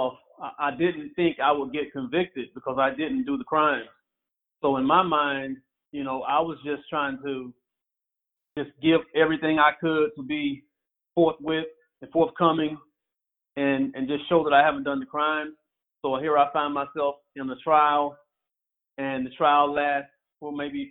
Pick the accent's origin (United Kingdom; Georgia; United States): United States; Florida; Since I'm from Florida, I'm saying Gatorade.